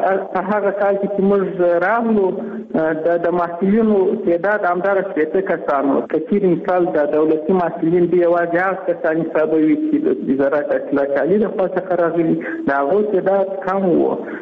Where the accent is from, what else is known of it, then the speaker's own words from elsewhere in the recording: Afghanistan; now in Russia; موږ هم د افغانستان بچیان یو، دلته په روسیه کښې